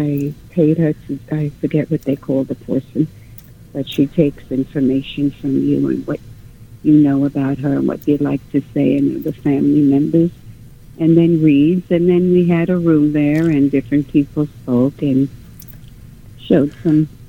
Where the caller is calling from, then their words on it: New York, United States; I'm from New York